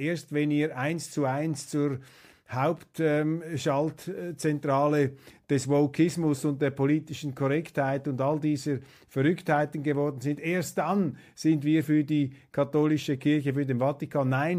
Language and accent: German; Switzerland; Ich als Schweizer bin da natürlich viel zu weit entfernt, um mir ein verbindliches Urteil zu machen